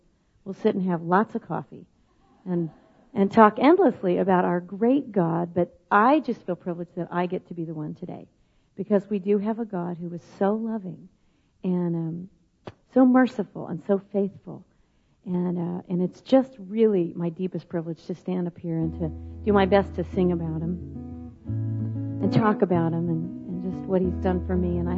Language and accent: English; Midwest, United States; And, you know, I grew up in the Midwest, so I remember that, just that white.